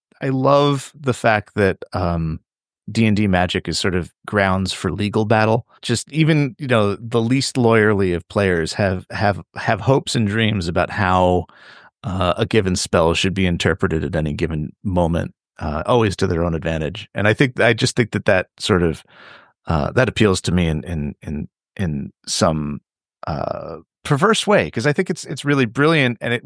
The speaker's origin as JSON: {"language": "English", "country": "United States", "said": "as an American, there's such a sharp contrast between, you know, US and English UK fantasy art."}